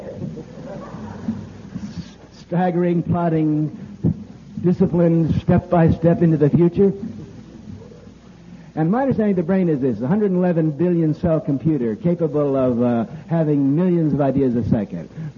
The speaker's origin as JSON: {"language": "English", "region": "New England", "country": "United States", "said": "Now, I'm from New England. I love New England, but New England is a museum."}